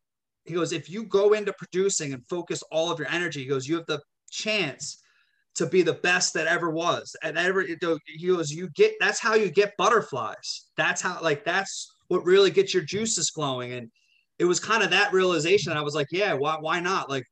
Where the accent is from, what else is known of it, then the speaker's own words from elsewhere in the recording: New Jersey, United States; So I grew up in South Jersey, a suburb of Philadelphia, went to college, right out of high school, 18 years old, into New York, Staten Island at Wagner College.